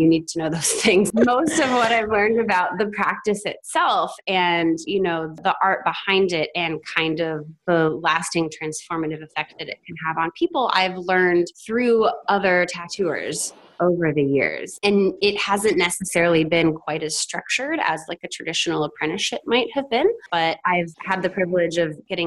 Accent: the South, United States; I always loved my tattoos, you know, despite I grew up in the South

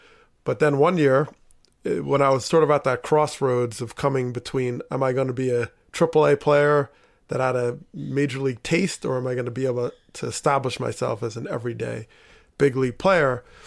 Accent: Teaneck, New Jersey, United States; growing up in Teaneck, New Jersey, there was a time where family would come up from North Carolina or all over the East Coast, really.

